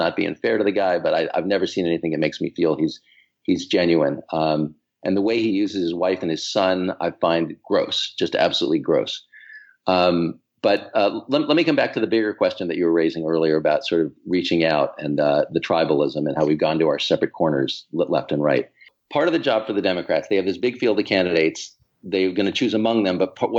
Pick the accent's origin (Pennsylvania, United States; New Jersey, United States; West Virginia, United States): New Jersey, United States; And I'm from New Jersey.